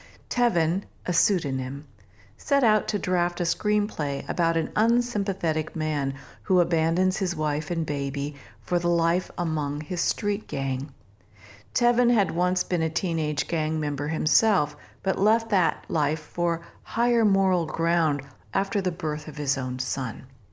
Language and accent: English; United States; I'm American of largely English ancestry, whose lineage grants me membership in the Daughters of the American Revolution.